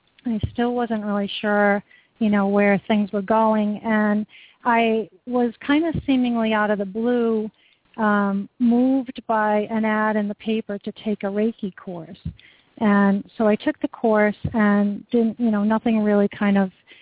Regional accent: Rhode Island, United States; now in Maine, United States; Well, I grew up in Rhode Island. I've actually lived in New England my entire life. I currently live in Southern Maine.

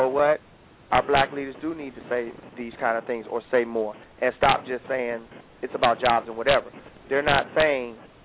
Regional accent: Detroit, Michigan, United States; Me growing up in Detroit

